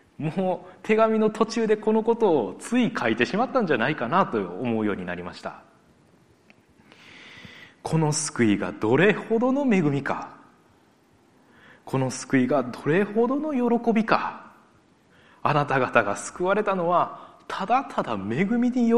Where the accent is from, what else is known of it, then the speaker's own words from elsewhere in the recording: Osaka, Japan; 私は大阪の地で生まれ育ちました。まあ日本人です。